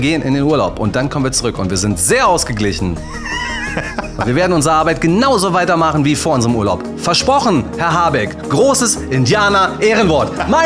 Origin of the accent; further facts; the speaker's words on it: West Germany, Germany; Westen ist ja noch schlimmer. Ich bin Wessi.